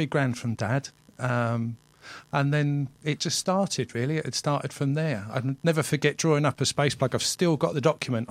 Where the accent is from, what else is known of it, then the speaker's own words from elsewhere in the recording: Bromley, London, United Kingdom; also born or lived in Winchester; I'm actually from Bromley, but at the time it was Winchester.